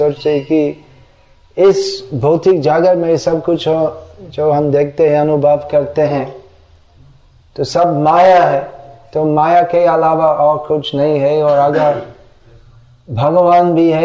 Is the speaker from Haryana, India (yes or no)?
no; Gujarat, India; मैं गुजराती हूं, और चूंकि मैं गुजराती हूं तो यही प्रमाण है कि स्वर्ग से गुजरात अच्छा है